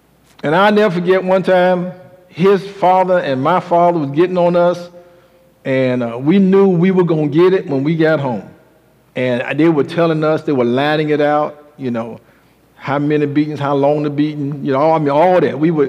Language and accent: English; Brunswick, Georgia, United States; Ahmaud Arbery, just jogging unarmed in a neighborhood in my hometown, Brunswick, gunned down by armed citizens who somehow felt threatened.